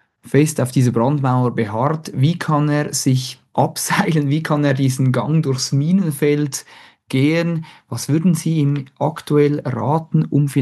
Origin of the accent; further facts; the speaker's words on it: Switzerland; von außen beobachtet als Schweizer, ist man da ein bisschen anders gepolt mit der Aggressivität von den Debatten.